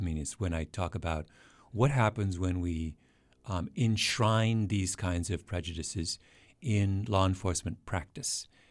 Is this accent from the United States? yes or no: no; Canada; as this is most distressing to me as a Canadian